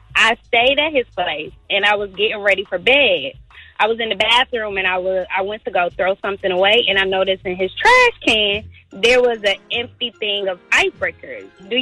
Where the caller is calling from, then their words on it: Brockton, Massachusetts, United States; also born or lived in Virginia; I'm calling from Brockton, which is a town about 20 miles outside of Boston.